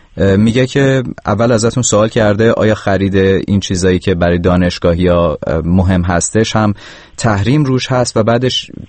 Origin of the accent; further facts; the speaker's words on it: Iran; now in Czech Republic; من یک ایرانی هستم که در جمهوری چک در اتحادیه اروپا زندگی میکنم، اقامت اتحادیه اروپا رو دارم و مقیم ایالات متحده آمریکا هستم.